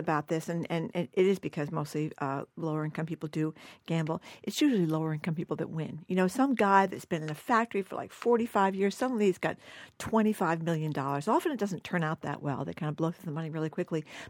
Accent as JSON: {"language": "English", "town": "Fall River", "region": "Massachusetts", "country": "United States", "tie": "born or raised there", "said": "On the other hand, Fall River, which is my hometown, they get a lot of money back from the state, and I'm glad they do because they need the money."}